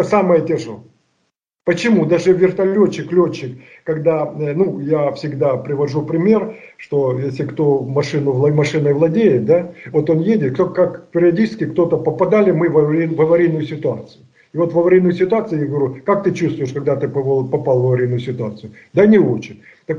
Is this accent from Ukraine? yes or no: yes; Kharkiv, Kharkiv Oblast, Ukraine; я сам харьковчанин, у нас 6 военных училищ в Харькове было